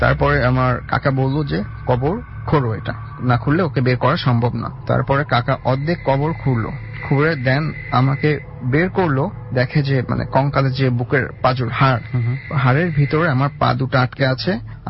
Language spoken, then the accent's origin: Bangla; Jessore, Khulna Division, Bangladesh; আমার home district Jessore, আর আমার গ্রামের বাড়ি হচ্ছে নরাল হারিয়ার ঘোপ।